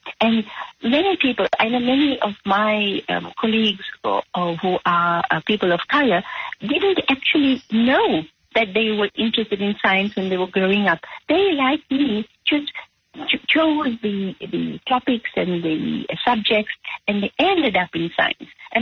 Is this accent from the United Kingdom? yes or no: no; South Africa; because I grew up in South Africa, and I only came into science by quite an accident.